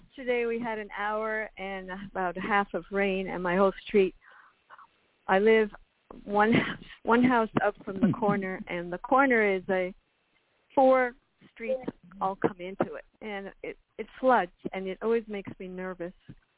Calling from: Miami, Florida, United States; Miami, Florida.

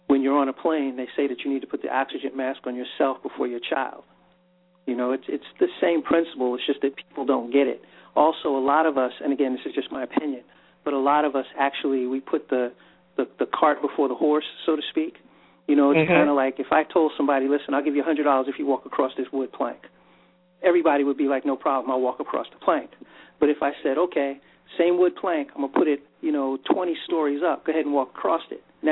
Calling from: Washington, D.C. metro area, United States; I'm calling from the DMV. The Washington, D.C. metro area.

